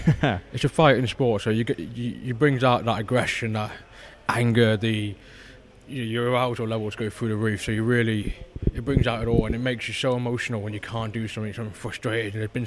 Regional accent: Gainsborough, East Midlands, United Kingdom; And then knowing Johnsy from Scunthorpe, I'm from Gainsborough, only about 20 minutes apart.

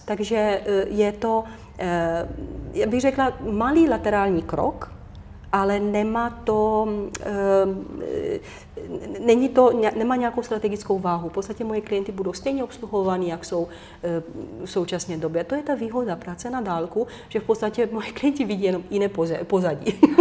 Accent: Romania; Czech is a second language; now in Czech Republic; já jsem Rumunka žijící v České republice, takže pro mě už nějaký tranzit proběhl

